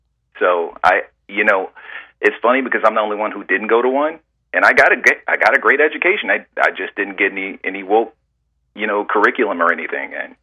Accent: Georgia, United States; But yeah, so I am formerly from DeKalb County, and I moved down to Coweta, which is about 30 minutes south of Fulton.

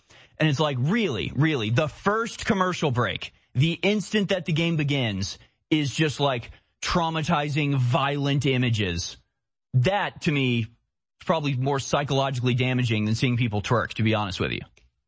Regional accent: United States; yeah, I'm an American.

